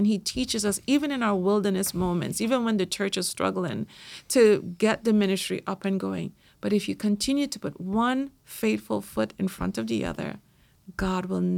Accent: Trinidad & Tobago; born there; I was born in Trinidad, as you know, and we were colonized by the British.

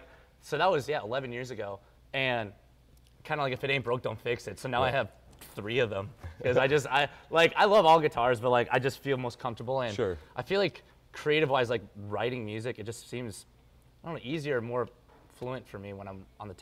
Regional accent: Benson, Minnesota, United States; I saved up all my money that I worked at our family-owned grocery store in our small town. We're from Benson, Minnesota. Really small town.

